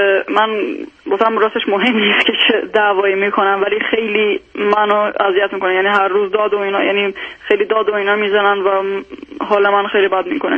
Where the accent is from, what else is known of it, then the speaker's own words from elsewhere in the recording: Iran; now in Sweden; من وقتی که از ایران اومدم سوئد